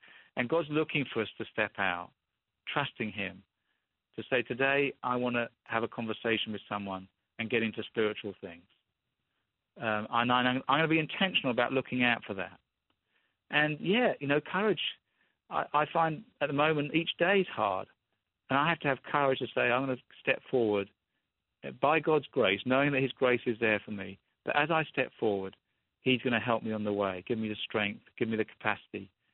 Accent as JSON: {"language": "English", "country": "United Kingdom", "said": "I'm a Brit, so we like tea."}